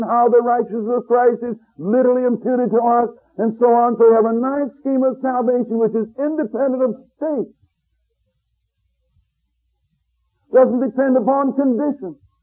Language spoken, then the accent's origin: English; United States; And so I am an American 100% as I travel around and see what's going on around the world.